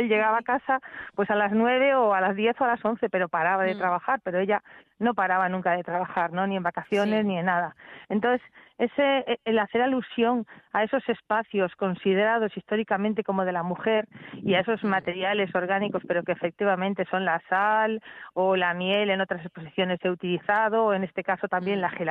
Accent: Pontevedra, Galicia, Spain; Un nexo común que tenemos también los gallegos, nosotros que somos de Pontevedra, estamos al ladito de Portugal, ¿no?

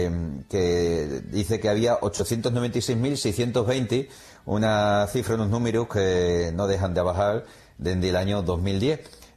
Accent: Extremadura, Spain; Yo todavía sí cuento, ¿eh? Cuento como extremeño todavía.

